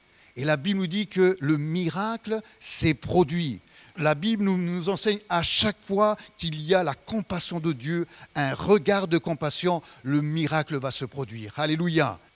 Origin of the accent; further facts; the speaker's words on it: France; On vit, surtout chez nous en France, voilà, les gens sont déçus